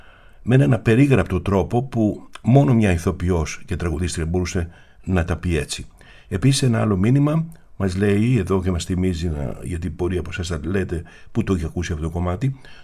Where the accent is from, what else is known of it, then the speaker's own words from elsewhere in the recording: Greece; Πάρα πολλοί καλλιτέχνες, όταν άκουγαν ότι είμαι Έλληνας, μου έλεγαν για τον